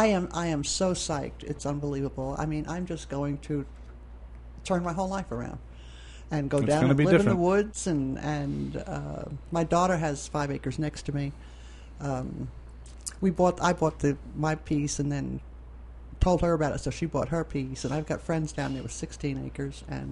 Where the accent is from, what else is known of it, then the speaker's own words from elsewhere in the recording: Queens, New York, United States; also born or lived in Long Island; now in Florida, United States; I grew up in Queens in New York and went to high school in Manhattan and lived out on Long Island in Suffolk County.